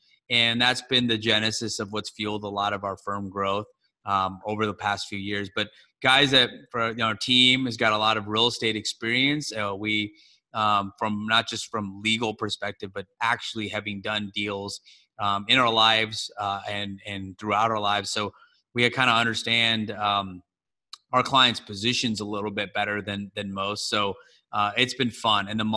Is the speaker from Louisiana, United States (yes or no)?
no; Ohio, United States; now in San Antonio, United States; So I've been in San Antonio for about 10 years. I moved here from the north. I grew up in Ohio, got tired of the cold, and really just packed up my bags and moved to Texas.